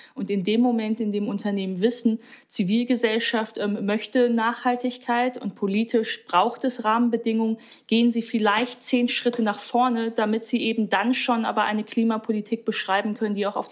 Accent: North Rhine-Westphalia, Germany; ich meine, ich komme aus Nordrhein-Westfalen

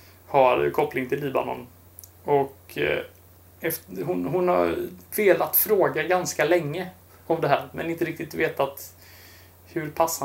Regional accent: Libya; när vi växte upp, skolbarnen i Libyen

